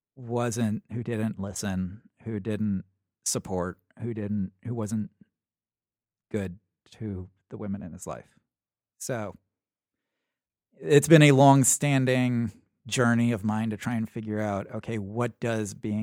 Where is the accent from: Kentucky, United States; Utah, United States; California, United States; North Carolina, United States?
Kentucky, United States; My mom was born in Kentucky. I'm from Kentucky.